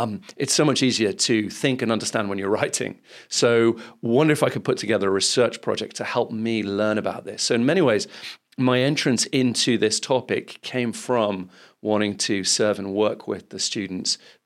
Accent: Philippines; because I grew up in the Philippines, which is quite interesting in so many ways, a wonderful place to be

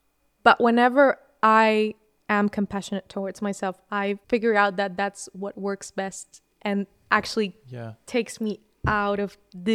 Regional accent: Venezuela; also born or lived in Paris; We met when I lived in Paris. We're both from Venezuela, and we met through her cousin.

